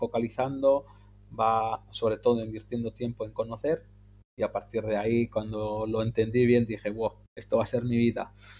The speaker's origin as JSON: {"language": "Spanish", "country": "Spain", "said": "Bueno, yo, como habrás dicho en la presentación, soy de España."}